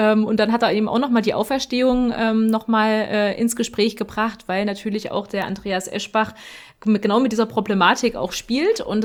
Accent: Mühlhausen, Thuringia, Germany; ich komme ja nun aus Mühlhausen.

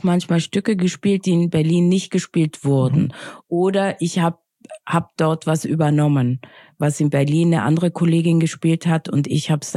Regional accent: Austria; now in Germany; ich bin ja aus Österreich, und dann denke ich, was ist das? Das ist ja total seltsam, weil ich habe verhältnismäßig wenig Zeit in Österreich verbracht und sehr, sehr, sehr viel Zeit, also von der Zeitspanne her, in Berlin.

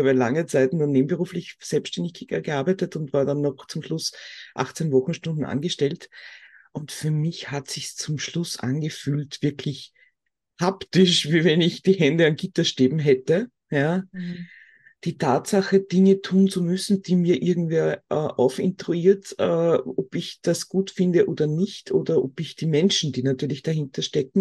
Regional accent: Austria; 14 Mal Gehalt beziehen bei uns in Österreich ist schon was Nettes, ne?

